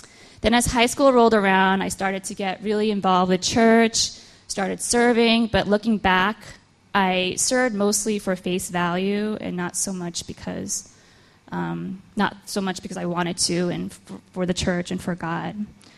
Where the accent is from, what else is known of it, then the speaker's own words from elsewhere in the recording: New Jersey, United States; I was born and raised in New Jersey into a Christian family from age 3 all the way through high school